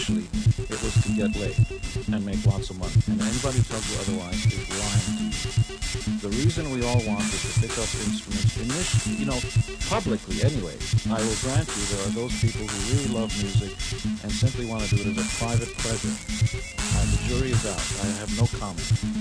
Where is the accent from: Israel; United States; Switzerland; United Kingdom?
Israel; I come from Israel.